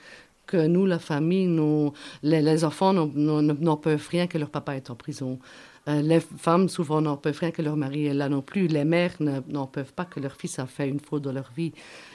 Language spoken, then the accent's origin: French; Belgium; On est belge et on doit se grouper pour pouvoir arriver à faire quelque chose.